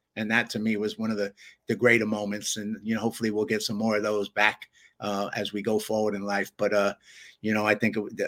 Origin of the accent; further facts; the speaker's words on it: New York, United States; obviously California's home now, but, you know, I'll always be I'm a kid from the South Bronx. That's what I, you know, I'll always be.